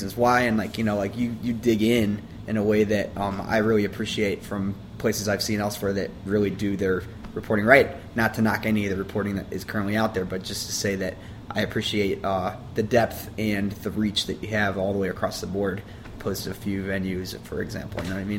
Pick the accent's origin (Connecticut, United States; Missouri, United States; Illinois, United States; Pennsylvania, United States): Missouri, United States; St. Louis; also born or lived in Vermont; I'm from St. Louis. I lived in Vermont for 6 years. Other than that, born and raised here.